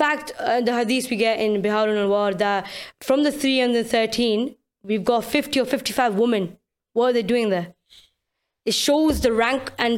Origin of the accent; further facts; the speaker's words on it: Belgium; I'm from Belgium, so I'm a European, you know, girl. And I started Islamic knowledge from the age of 7 from Pakistan, online.